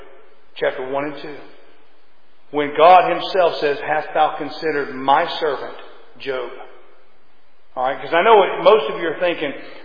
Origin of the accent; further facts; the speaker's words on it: Florida, United States; I grew up in South Florida.